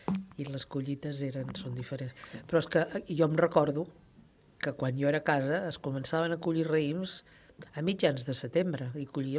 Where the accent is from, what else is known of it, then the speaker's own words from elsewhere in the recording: Sant Jaume, Catalonia, Spain; nosaltres som de Sant Jaume, vivíem a Sant Jaume, però teníem les vinyes a Lligamosques